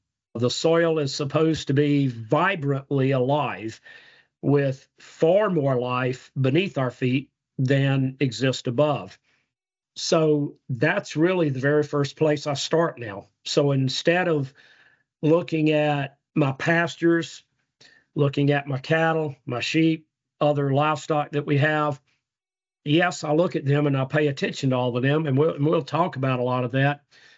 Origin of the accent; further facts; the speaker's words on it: South Carolina, United States; now in Mississippi, United States; I am actually a sixth generation family farmer and rancher, although the farm I grew up on is in South Carolina, and they've been there since 1840